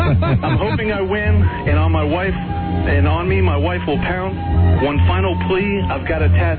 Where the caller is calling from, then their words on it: Woodbridge, Virginia, United States; I'm calling from Woodbridge, Virginia, Mike.